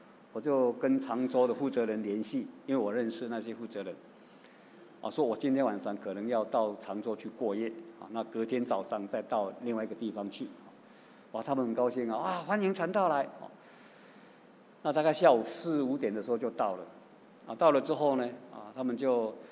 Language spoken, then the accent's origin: Chinese; Taiwan; 他也不知道我从台湾来的